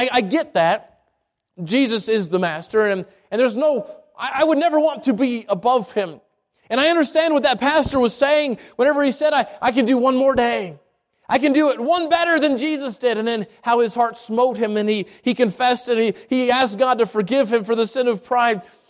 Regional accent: Albuquerque, New Mexico, United States; I'm from Albuquerque. Albuquerque and Chicago are just a little bit different in size.

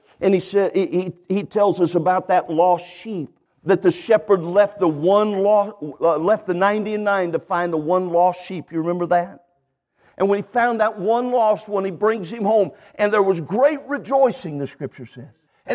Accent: California, United States; I grew up a preacher's kid. My dad was a Baptist preacher. I grew up in California.

